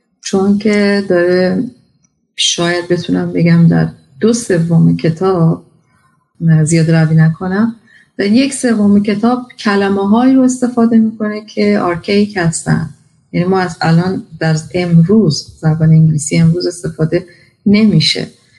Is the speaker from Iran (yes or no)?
yes; Abadan, Khuzestan, Iran; also born or lived in Tehran; من متولد تهرانم، بزرگ شده جنوب ایران، آبادان.